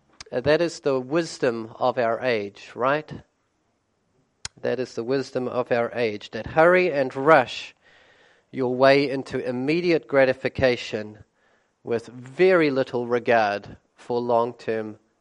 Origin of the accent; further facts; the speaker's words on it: Gisborne, New Zealand; As Peter mentioned, I'm from Gisborne, serving there at the moment.